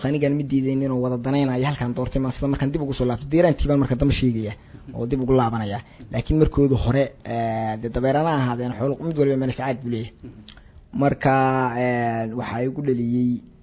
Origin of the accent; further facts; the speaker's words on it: Holhol, Ali Sabieh Region, Djibouti; marka deegaan la yiraahdo holhol oo aan ku soo koray baan aad u jeclaa